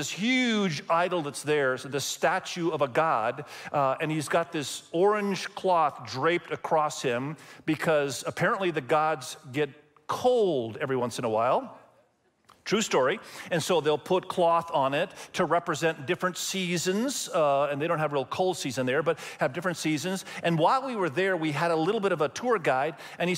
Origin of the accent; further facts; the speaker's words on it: Indonesia; English is a second language; many of you know that I grew up in Indonesia and my wife grew up in Cambodia